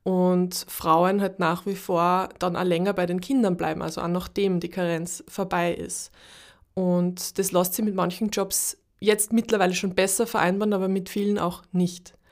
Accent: Linz, Upper Austria, Austria; now in Styria, Austria; Ich bin eigentlich aus Linz, hört man wahrscheinlich. Und meine Eltern wohnen auch weiter weg.

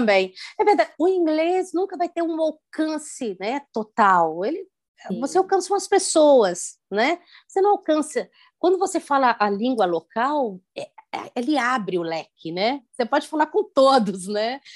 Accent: Brazil; also born or lived in Cape Verde; E não desistindo nunca, né? Somos brasileiros, a gente continua. E tem sido uma bênção. É claro, o espanhol é muito mais fácil, né? Porque é bem perto do nosso português.

